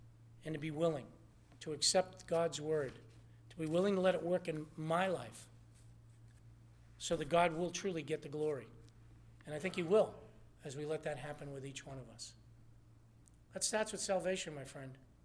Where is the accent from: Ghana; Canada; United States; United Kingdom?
United States; Lawrence, Massachusetts; I grew up in the Greater Lawrence area.